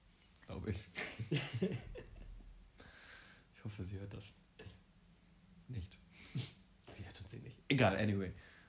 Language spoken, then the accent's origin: German; Mönchengladbach, North Rhine-Westphalia, Germany; Ich komme aus Mönchengladbach.